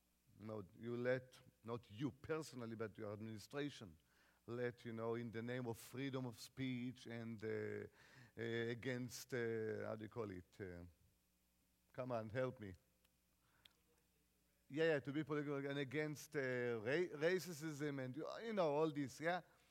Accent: Israel; I am from Israel.

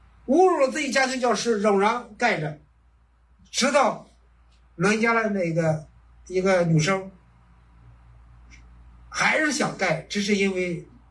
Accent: China; 我们中国人有句话，睁着眼说瞎话

